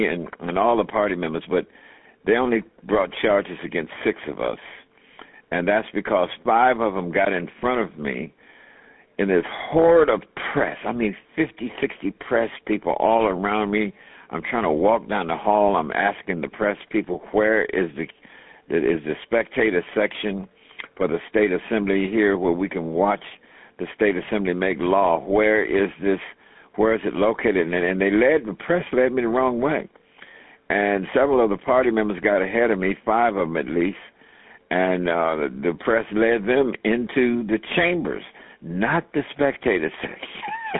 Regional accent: United States; I said, "I'm an American.

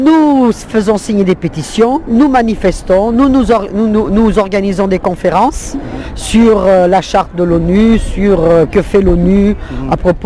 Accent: Grenoble, Auvergne-Rhône-Alpes, France; Je viens de Grenoble.

